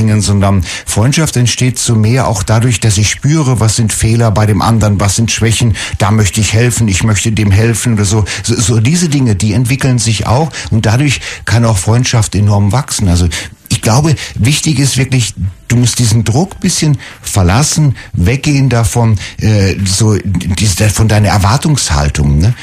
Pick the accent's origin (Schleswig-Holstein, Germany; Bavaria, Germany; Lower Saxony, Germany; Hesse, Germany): Lower Saxony, Germany; Bei uns in Norddeutschland, ich bin Norddeutschland, ich komme aus dem Emsland